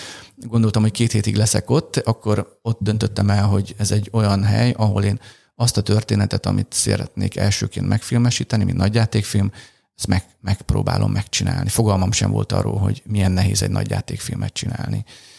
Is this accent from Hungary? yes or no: yes; Karcag, Jász-Nagykun-Szolnok, Hungary; also born or lived in Leningrad, Russia; Szovjetunióban születtem, édesanyám magyar, édesapám pedig ukrán, és egy éves koromban Magyarországra költöztünk, több helyen laktunk, és 3 éves, 2,5 éves koromban Karcagra költöztünk